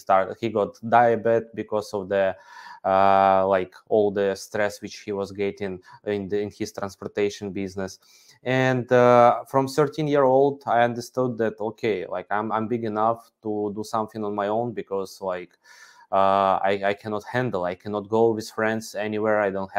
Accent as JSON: {"language": "English", "country": "Ukraine", "second_language": "English", "said": "so originally I'm from Ukraine. I'm Ukrainian. I never been abroad, never been in different cities, different regions at all"}